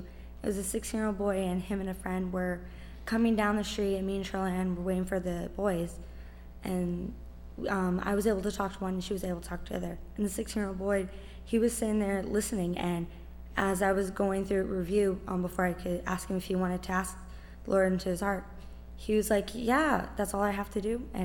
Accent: Orlando, Florida, United States; I'm from Orlando, Florida, and this is my first soul winning marathon with the college.

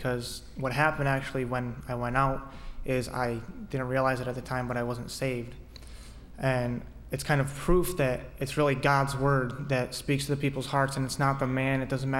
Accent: Pennsylvania, United States; I'm from Pennsylvania.

